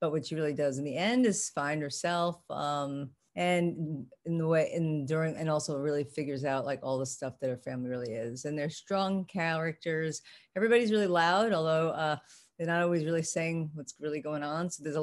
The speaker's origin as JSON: {"language": "English", "town": "New York City", "region": "New York", "country": "United States", "tie": "born or raised there", "said": "Yes, I grew up in Pelham Bay, which is actually, that's where the title comes from. It's the last stop on the 6 train, and it's right by Pelham Bay Park, not too far from Westchester Square, so Northern Bronx."}